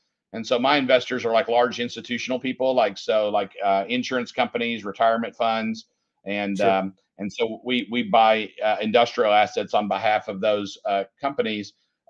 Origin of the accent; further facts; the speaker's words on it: Kentucky, United States; Well, I'm from the local area here in Lexington, Kentucky. So I've been in Lexington for over 30 years. I grew up in a small town in Kentucky